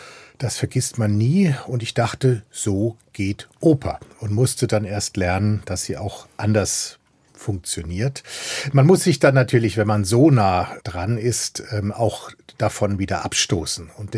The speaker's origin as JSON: {"language": "German", "town": "Bayreuth", "region": "Bavaria", "country": "Germany", "tie": "born or raised there", "said": "Naja, ich bin da geboren in Bayreuth, da wächst man hinein."}